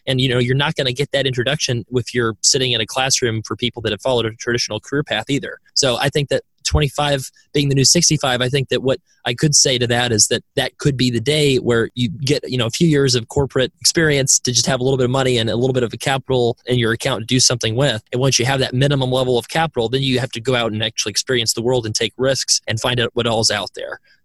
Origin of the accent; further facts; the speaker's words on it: United States; born there; I was born in the United States.